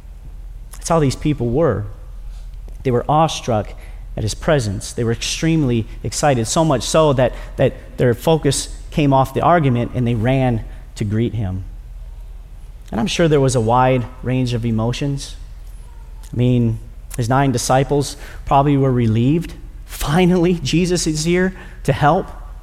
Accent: Minnesota, United States; Now, I'm originally from Minnesota. Watch a lot of hockey up in Minnesota. It's the state of hockey.

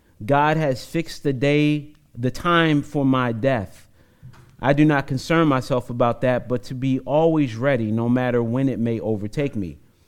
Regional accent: East Coast, United States; I'm not from here. I'm from the East Coast.

